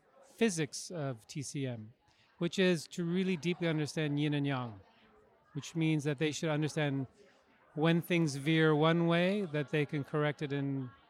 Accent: Vancouver, British Columbia, Canada; I'm from Vancouver, Canada.

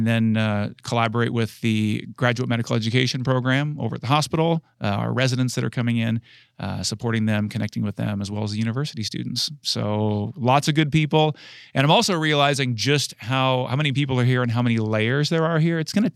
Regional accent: Ohio, United States; I came from Ohio.

